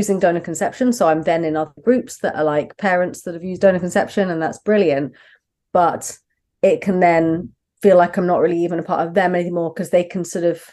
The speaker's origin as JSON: {"language": "English", "town": "Brighton", "region": "South East England", "country": "United Kingdom", "tie": "born or raised there", "accent": "southern", "moved": "as an adult", "lives_now": "Manchester area, United Kingdom", "said": "I grew up in Brighton, so right down the very far south of England. But my wife is from up north, so we moved up about 8 years ago. Mm-hmm. I've sadly lost my southern accent a bit."}